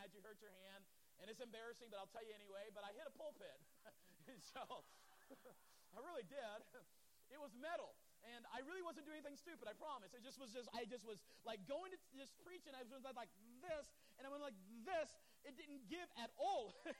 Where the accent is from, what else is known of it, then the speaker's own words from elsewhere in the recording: Morehead City, North Carolina, United States; I'm from North Carolina, and I grew up on the beach side of North Carolina by Morehead City, by a military base, and I went to a very small school